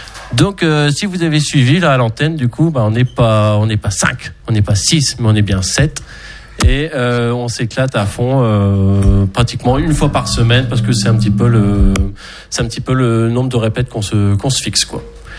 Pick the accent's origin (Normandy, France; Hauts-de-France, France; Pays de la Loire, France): Hauts-de-France, France; On vient des alentours de Lille, on habite plus ou moins à soit 5 km ou 30-40 km de Lille.